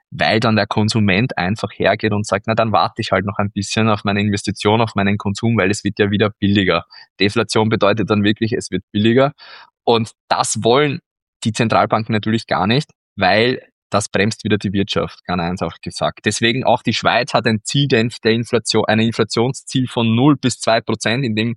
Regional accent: Austria; muss man halt so hinnehmen als Österreicher

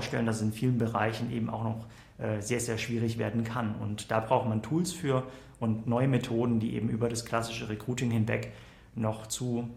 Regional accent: Southern Germany, Germany; now in Berlin, Germany; Ich bin Mitte 30, bin eigentlich aus Süddeutschland und deswegen auch sozusagen auch als Berliner Gründer ein bisschen eher konservativ.

